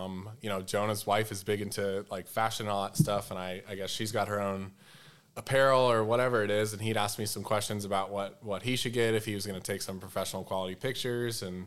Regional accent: Southeast, United States; I don't really get to spend a lot of time there just because I grew up in the Southeast.

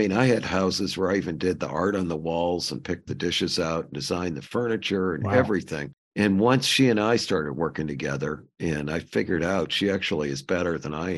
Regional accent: St. Louis, Missouri, United States; You know, I grew up in St. Louis and one of my best friends, his dad was a partner for HOK and started their London office.

